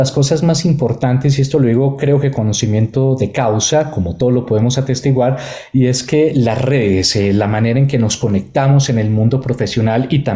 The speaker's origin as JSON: {"language": "Spanish", "town": "Manizales", "region": "Caldas", "country": "Colombia", "said": "una agrupación que de hecho consolidé en la ciudad de Manizales, de donde soy"}